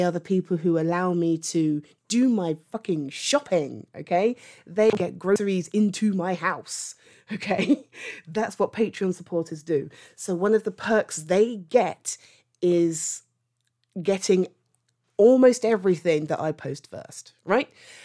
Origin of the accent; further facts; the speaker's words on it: United Kingdom; Oh my God, I am so British. I'm so fucking British.